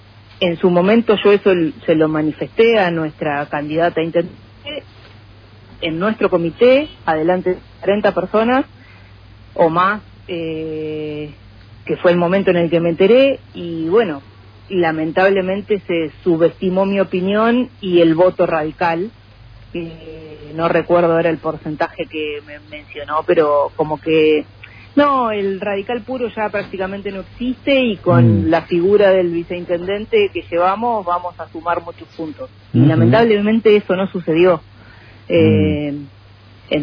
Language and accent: Spanish; Comodoro Rivadavia, Chubut, Argentina; en un lugar chico, como Comodoro, donde los que nacimos y nos criamos en Comodoro